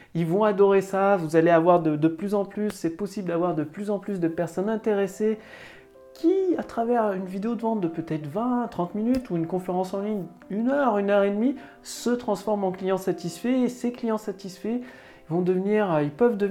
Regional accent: Auvergne-Rhône-Alpes, France; born there; je suis rentré à la campagne, là où je suis né, donc en Auvergne

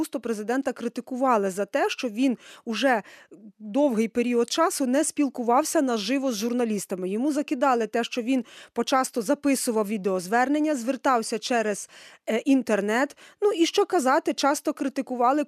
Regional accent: Rava-Ruska, Lviv Oblast, Ukraine; born there; Я з Равируської народилась на самому кордоні з Європейським Союзом, з Польщею, а відтак і з країною НАТО.

